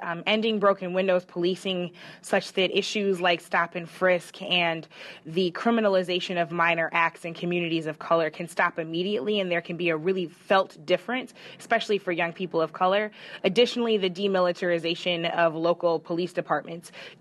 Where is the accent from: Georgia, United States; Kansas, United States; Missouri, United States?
Missouri, United States; St. Louis; You know, I grew up in St. Louis. I've lived in North St. Louis County for most of my life, which is where Ferguson is.